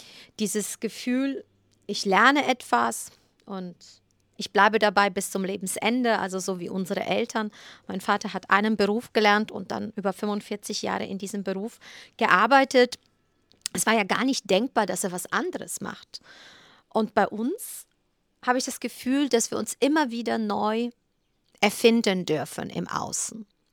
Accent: Poland; ich bin in einer Zeit groß geworden, 77 bin ich geboren in Polen.

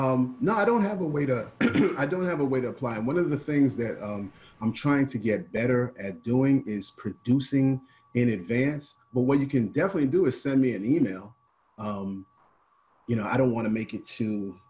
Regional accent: Bronx, New York, United States; I'm a child of hip hop. I grew up I'm from the Bronx. Shout out to Bronx all day.

